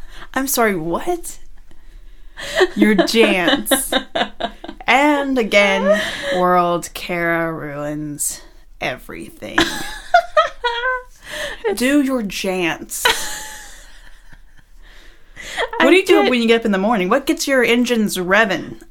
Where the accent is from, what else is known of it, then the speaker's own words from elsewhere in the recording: North Carolina, United States; and we are also from North Carolina, is what you might know that Michael Jordan is also from, and his father was murdered not that far from where we lived.